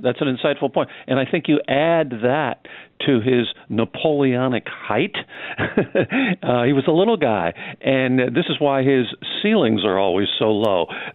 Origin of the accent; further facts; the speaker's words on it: Kankakee, Illinois, United States; I grew up in Kankakee, Illinois, where there were two Frank Lloyd Wright houses on the same street I lived in.